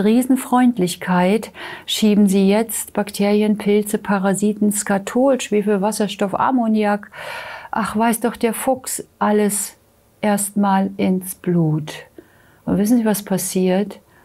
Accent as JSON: {"language": "German", "region": "Mecklenburg-Vorpommern", "country": "Germany", "tie": "born there", "said": "ich bin oben an der Ostsee geboren, am Bodden, Greifswalder Bodden, und da waren Krüppelkiefern."}